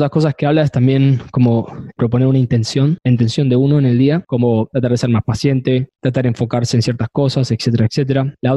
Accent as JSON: {"language": "Spanish", "country": "Argentina", "lives_now": "Houston, United States", "said": "en mi país, en Argentina. Estamos acá en Houston."}